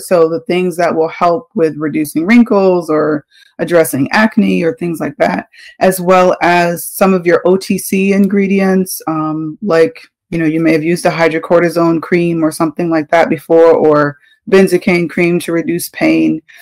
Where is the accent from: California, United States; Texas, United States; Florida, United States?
Texas, United States; I am from Texas originally.